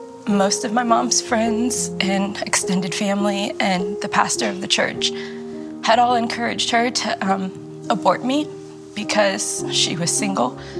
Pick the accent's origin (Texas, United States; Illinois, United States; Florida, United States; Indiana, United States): Florida, United States; born there; I was born in Florida, and my mom was young, single, and white.